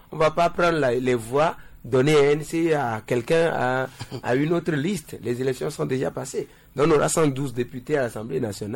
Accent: Togo; mais nous analysons en tant que Togolais d'abord, et puis ce qui avantagerait le pays.

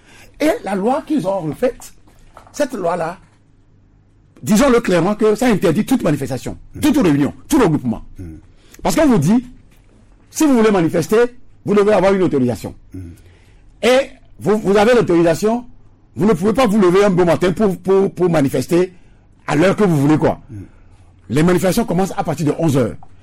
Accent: Togo; Donc, ce qui suppose que la loi, chez nous, en République togolaise, est faite pour les autres.

